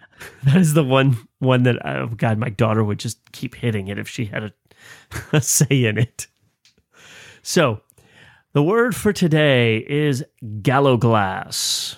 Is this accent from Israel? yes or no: no; United States; But because I'm an American, I don't have that.